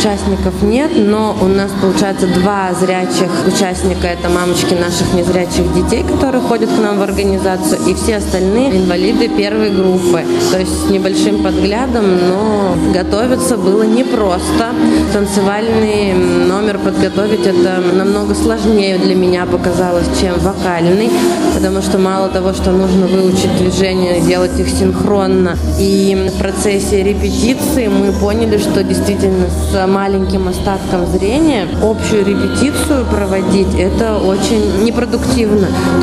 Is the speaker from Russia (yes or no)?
yes; Mari El, Russia; я из Республики Мариэл.